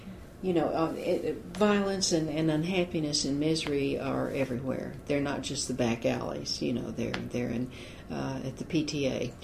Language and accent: English; Oklahoma City, Oklahoma, United States; I grew up in Oklahoma City, and it was not a big town during the war years